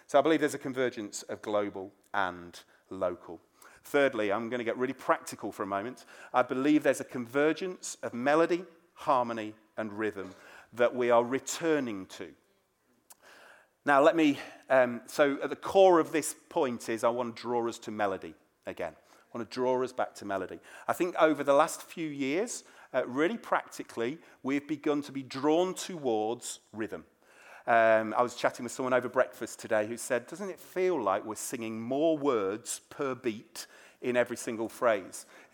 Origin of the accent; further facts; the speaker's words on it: United Kingdom; And I, as a Brit, we're at the beginning of this phase, I believe.